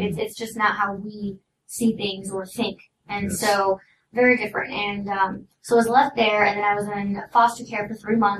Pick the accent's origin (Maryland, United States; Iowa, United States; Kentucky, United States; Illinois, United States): Illinois, United States; Salem; born there; I was born in Illinois, Salem, Illinois.